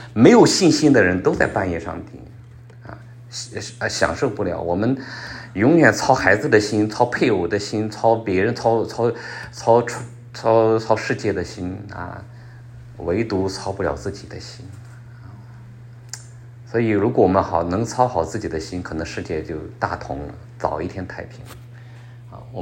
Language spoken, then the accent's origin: Chinese; China; 我们中国人没有这个概念的